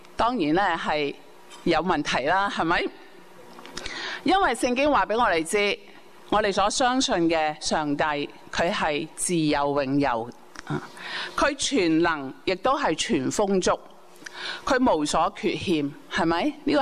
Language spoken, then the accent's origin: Cantonese; China; 即好像我们中国人作诗这样，我们讲求押韵这样。